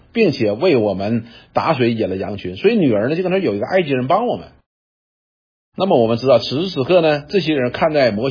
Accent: China; 他们一贯都是这样的，他们有点像我们中国人。

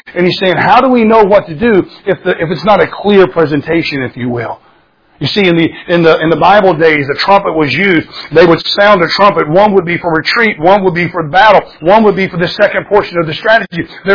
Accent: Florida, United States; I grew up in Florida. I grew up alligators all over the place.

